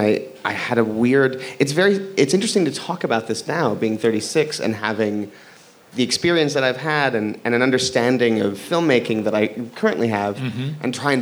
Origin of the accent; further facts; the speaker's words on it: Iowa, United States; born there; It sort of started with, I was born in Iowa.